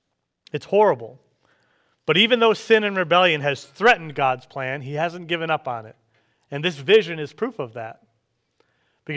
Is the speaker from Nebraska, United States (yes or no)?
no; Detroit, Michigan, United States; Like I grew up in the Detroit area, and we had the Thanksgiving Day parade every year.